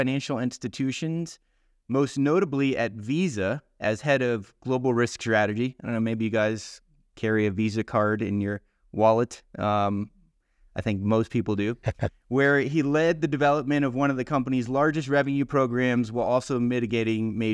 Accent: Florida, United States; I grew up in South Florida as well.

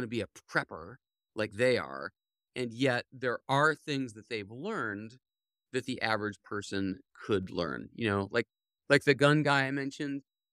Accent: Cleveland, Ohio, United States; So I grew up in Cleveland, and we used to love sledding, and we had a nearby sledding hill we'd always go to.

